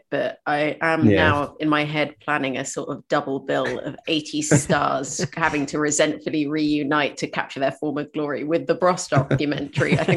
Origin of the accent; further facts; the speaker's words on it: Sudan; I grew up in Sudan